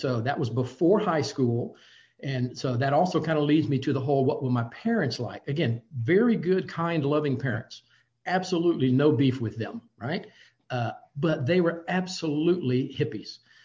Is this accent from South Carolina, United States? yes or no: no; Jacksonville, Florida, United States; born there; I was born in Jacksonville, Florida. I come from a family of six.